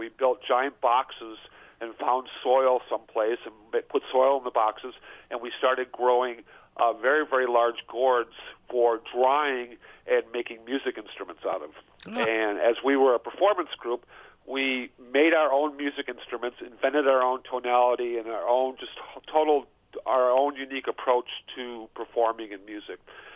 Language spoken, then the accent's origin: English; Wisconsin Rapids, Wisconsin, United States; I was born in Rapids, in the armpit of Wisconsin. I grew up smelling craft mills my whole life